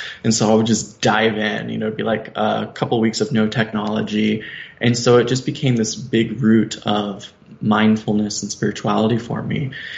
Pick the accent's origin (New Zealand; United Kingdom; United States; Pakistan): United States; Queen Creek, Arizona; I grew up in Queen Creek, Arizona, which right now, you know, years later, it's part of the Phoenix Metro, the whole Phoenix Valley. But back then it was just all farmland.